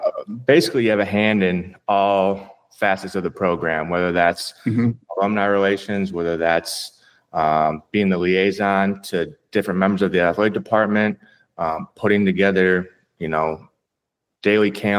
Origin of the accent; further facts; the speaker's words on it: Middleton, Wisconsin, United States; I'm from Middleton, Wisconsin, just a suburb right outside of Madison.